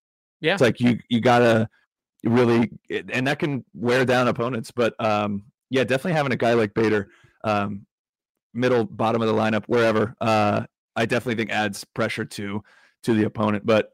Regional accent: Vero Beach, Florida, United States; I'm from Florida, so I actually grew up around, I'm from Vero Beach

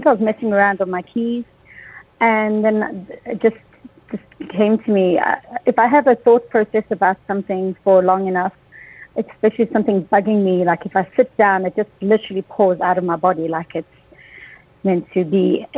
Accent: South Africa; So I'm South African by nature.

